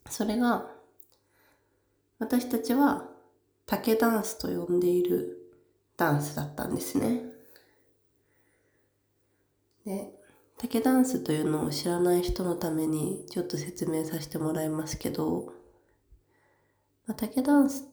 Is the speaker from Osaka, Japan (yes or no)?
no; Saitama, Japan; 私、埼玉県出身なんですけど、その埼玉県の中でも、どちらかというと北の方、さらに言うと、東の方の出身なんですけど、で、中学校は地元の中学に行ってたんですね。